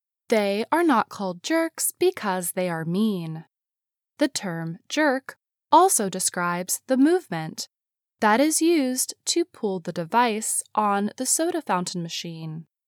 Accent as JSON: {"language": "English", "town": "Morgantown", "region": "West Virginia", "country": "United States", "said": "from Morgantown, West Virginia."}